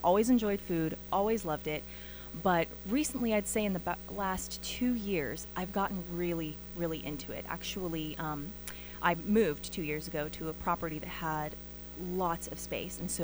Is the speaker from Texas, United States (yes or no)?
no; Healdsburg, California, United States; I grew up in Healdsburg, which I think is the food mecca of the world. It's a wonderful small town, but it has the best restaurants.